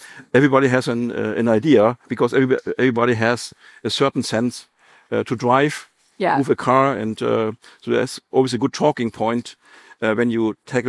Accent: Berlin, Germany; My favorite city is still Berlin, my hometown. I love it.

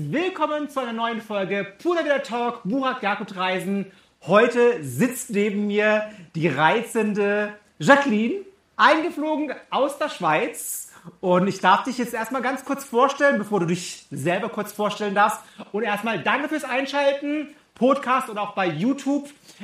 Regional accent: Freiburg, Baden-Württemberg, Germany; ich komme ursprünglich aus Freiburg

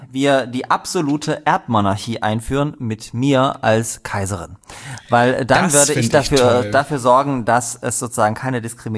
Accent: Dresden, Saxony, Germany; Ich komme auch aus Dresden

